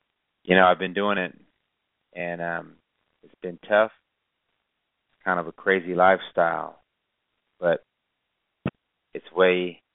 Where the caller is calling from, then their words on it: Oklahoma, United States; I come to you from Broken, Oklahoma. I reside right here with my wife and seven beautiful children.